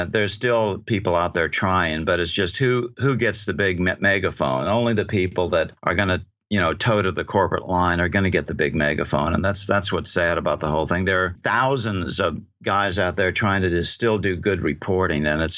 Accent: Virginia, United States; I grew up in Northern Virginia and horse country

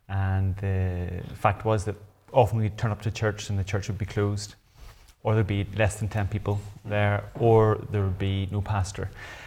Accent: Northern Ireland, United Kingdom; Yes, so I grew up in Northern Ireland near Belfast. My parents were Christians, my big brother was a Christian

